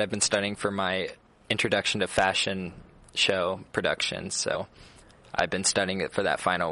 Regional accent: Oskaloosa, Iowa, United States; I'm from Oskaloosa, Iowa.

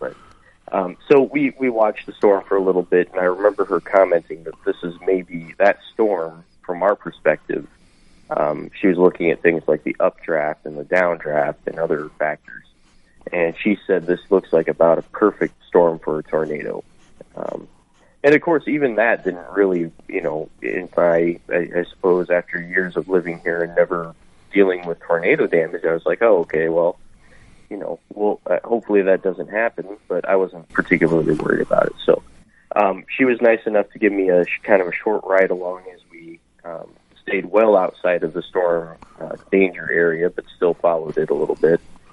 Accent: Iowa, United States; I'm from the Community Estate Center, which is just outside of Marshalltown. And just down the road, down Highway 30 from Marshalltown.

